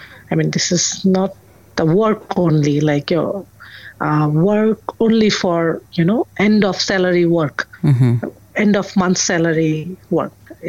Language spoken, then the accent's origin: English; Bangladesh; I was a national UNV as well for UNDP in my home country, Bangladesh.